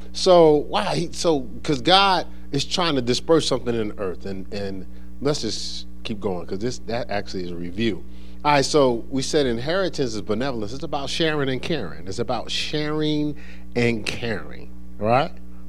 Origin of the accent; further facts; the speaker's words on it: Newark, New Jersey, United States; as I was growing up in Newark, New Jersey